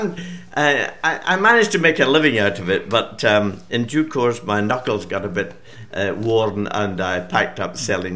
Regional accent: Glasgow, Scotland, United Kingdom; I was born in Cross Hill. Right. In Glasgow, in Kingarth Street. And I was there for 5 years, and then I was in Steps for 5 years, and then our family moved to Carntyne, and I've lived there for since then.

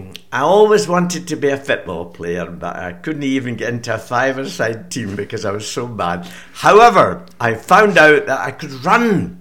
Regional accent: Glasgow, Scotland, United Kingdom; I was born in Cross Hill. Right. In Glasgow, in Kingarth Street. And I was there for 5 years, and then I was in Steps for 5 years, and then our family moved to Carntyne, and I've lived there for since then.

